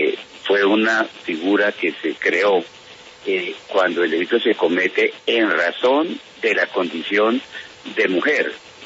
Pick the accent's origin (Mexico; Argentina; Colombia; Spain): Colombia; A mí si me preguntan como colombiano, yo me siento, digamos, tranquilo en este caso